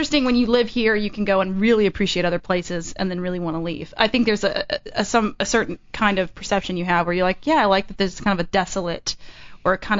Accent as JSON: {"language": "English", "region": "Texas", "country": "United States", "said": "I'm from Texas, and the white trash is like they invented it."}